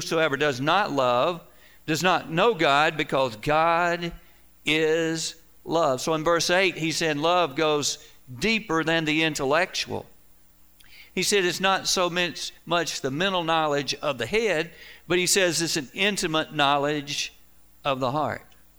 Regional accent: Augusta, Georgia, United States; born there; When I was born in University Hospital in Augusta, Georgia, I was born to a natural family

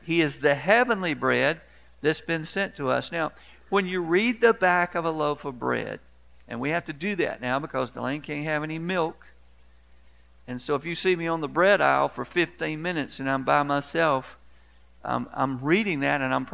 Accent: Augusta, United States; I recall when we grew up in Augusta

